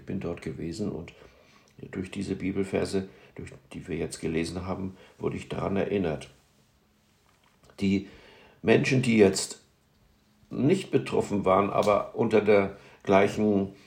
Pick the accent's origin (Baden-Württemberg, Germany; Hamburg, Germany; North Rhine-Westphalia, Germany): Hamburg, Germany; Aber als Hamburger kennt man